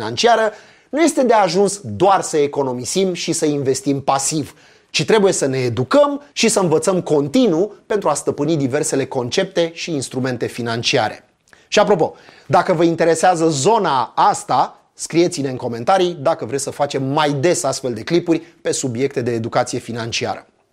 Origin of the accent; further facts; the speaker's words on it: Romania; vorbe de duh care nouă, ca români, ne sunt picurate în ureche de mici copii